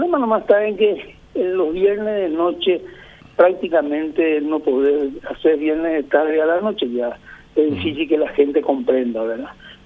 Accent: Paraguay

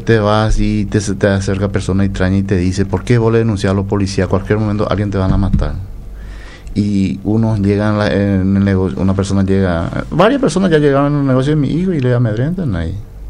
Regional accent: Paraguay

